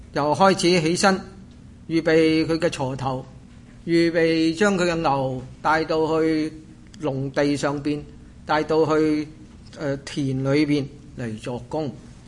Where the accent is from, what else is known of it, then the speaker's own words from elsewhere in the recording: Hong Kong; 我在香港长大，所以在香港的生活日头和夜晚黑都是没什么分别的。